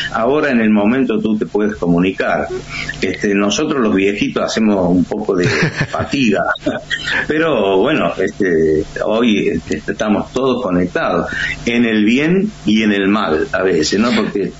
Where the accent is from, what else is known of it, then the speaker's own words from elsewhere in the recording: Argentina; yo soy argentino y esta es mi música.